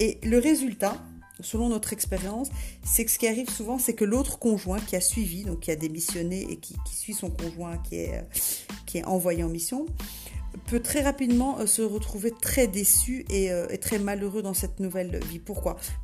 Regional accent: Belgium; moved away as an adult; now in Morocco; mon processus d'expatriation a démarré en 2005 et je suis partie de la Belgique vers le Maroc en 2008.

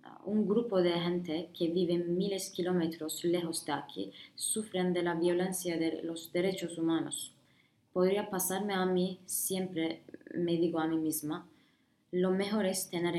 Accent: Afyon, Afyonkarahisar, Turkey; Spanish is a second language; also born or lived in Kayseri; now in Istanbul, Turkey; Llevo 3 años viviendo en Estambul. Mi niñez fue en Afyon, una ciudad pequeña cerca de Anatolia Central en Turquía. Cuando estudiaba en la secundaria, nos mudamos a Kayseri, otra ciudad en el centro de Turquía.

